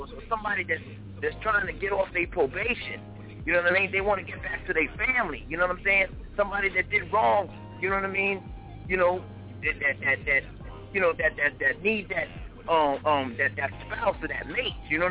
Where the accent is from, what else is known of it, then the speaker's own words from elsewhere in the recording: New York City, New York, United States; You know, I'm from Brooklyn, New York, you know what I'm saying?